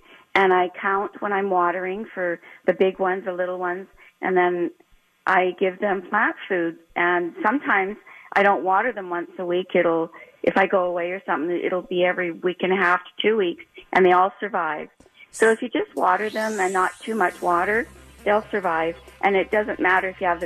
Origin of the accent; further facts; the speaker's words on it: Canada; I'm a Canadian